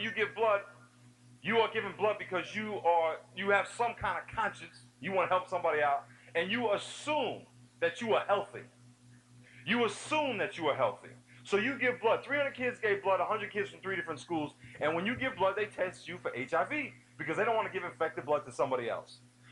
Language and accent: English; New York, United States; I'm from New York, and we call it parkways.